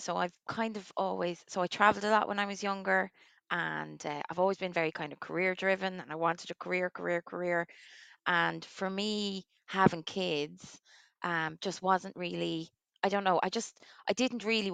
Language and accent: English; Waterford, Munster, Ireland; now in Leixlip, Ireland; I'm from Waterford. I am obviously a twin mum. I only have twins. I had my twins when I was 41. I'm currently, I live in Leixlip.